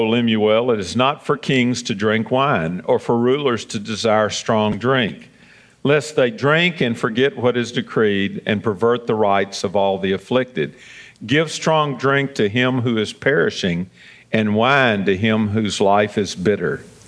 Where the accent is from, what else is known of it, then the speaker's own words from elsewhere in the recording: Memphis, Tennessee, United States; we ran around together all those years growing up in Whitehaven and on Shirley Drive.